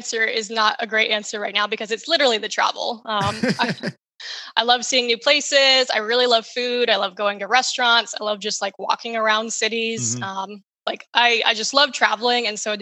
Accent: Kentucky, United States; But then it's also like my home state is Kentucky.

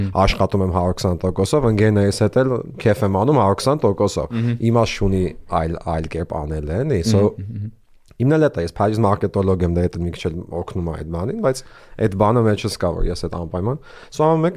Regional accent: Boston, Massachusetts, United States; Երկուսը Հայաստանից են, ես դե Բոստոնից եմ

